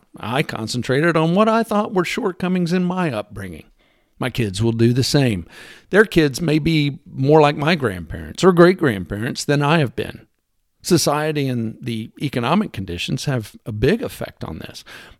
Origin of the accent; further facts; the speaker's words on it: Texas, United States; Next, I'll talk about my favorite subject, being a Texan.